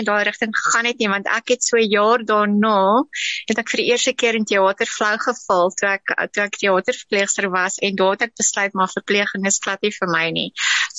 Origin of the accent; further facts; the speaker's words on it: KwaZulu-Natal, South Africa; born there; ek is in Natal gebore.